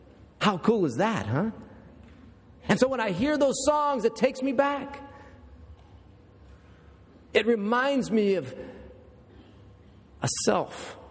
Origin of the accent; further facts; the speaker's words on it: Warren, Ohio, United States; it takes me back to the little Baptist church that I grew up in Warren, Ohio, a little dinky church.